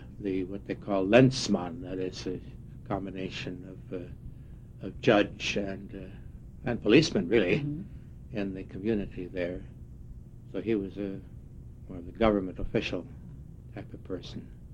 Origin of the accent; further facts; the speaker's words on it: Thompson, Iowa, United States; also born or lived in Decorah, United States; in this small town of Thompson, Iowa, mm-hmm. and later on in Decorah, Iowa, where my father was a editor and professor at Luther College.